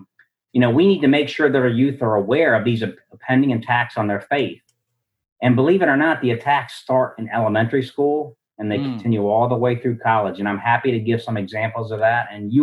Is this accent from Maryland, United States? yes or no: yes; Maryland, United States; So I grew up in Maryland. I never lived anywhere else.